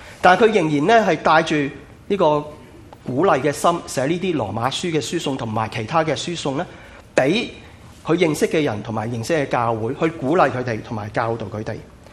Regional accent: China; 我们中国人几百年几千年的传统呢，的确呢是中药呢是可以帮助到大家的。

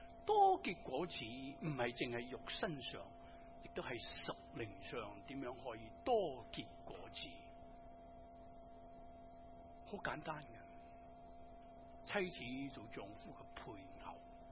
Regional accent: Beijing, China; 我记得好细个时间住喺北京啊，我爸爸妈妈、我大佬同我讲，我哋都有个庭院，然后后面咧就有好多房。

